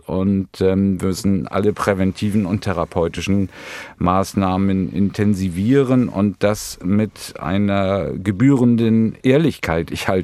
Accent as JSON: {"language": "German", "region": "Hamburg", "country": "Germany", "said": "ich bin Hamburger, ich bin Norddeutscher"}